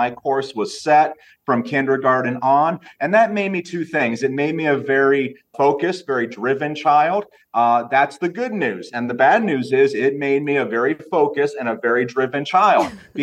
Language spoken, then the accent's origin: English; Carrollton, Ohio, United States; That's my hometown of Carrollton, Ohio.